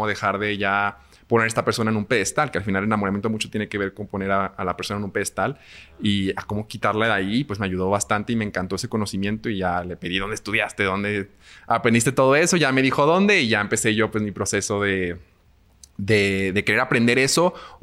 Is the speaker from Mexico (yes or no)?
yes; Monterrey, Nuevo León, Mexico; Tengo 26 años y soy de Monterrey, Nuevo León.